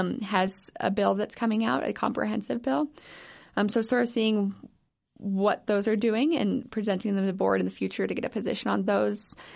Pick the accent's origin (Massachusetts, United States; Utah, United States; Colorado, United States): Colorado, United States; So I grew up in Colorado, decided to move home